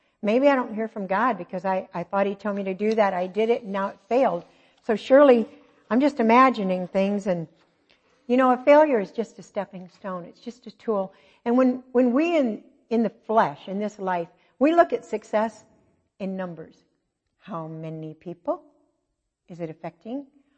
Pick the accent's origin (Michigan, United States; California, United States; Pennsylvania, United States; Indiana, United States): Michigan, United States; Pontiac; I grew up in Pontiac, Michigan.